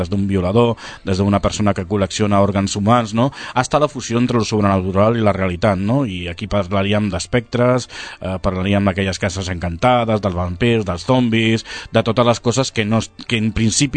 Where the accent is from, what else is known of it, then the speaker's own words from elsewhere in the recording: Barcelona, Catalonia, Spain; born there; vaig néixer a Barcelona el 62, no? amb el que es pot dir en el sent d'una família precària, amb precarietat total d'emigrants